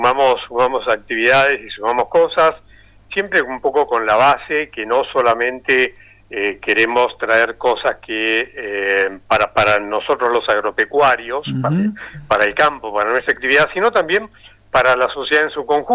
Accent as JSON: {"language": "Spanish", "country": "Argentina", "said": "Como ciudadanos argentinos, tan caro a todos, siempre lo llevamos en nuestro corazón."}